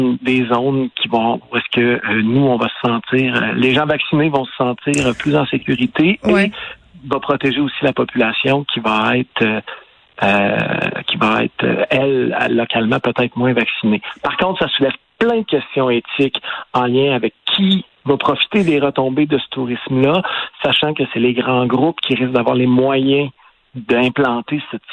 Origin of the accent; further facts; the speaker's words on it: Canada; On a eu la bulle atlantique chez nous au Canada